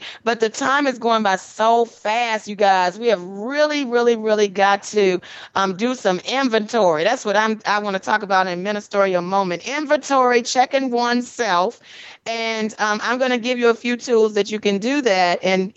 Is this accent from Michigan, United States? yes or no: yes; Detroit, Michigan, United States; I love you guys in Detroit, my hometown.